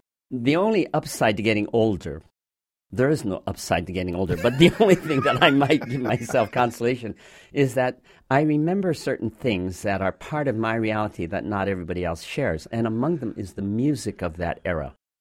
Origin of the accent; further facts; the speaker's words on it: Seattle, Washington, United States; but believe me, being born and raised in Seattle in that generation, we had to make an effort if we wanted to follow our dream.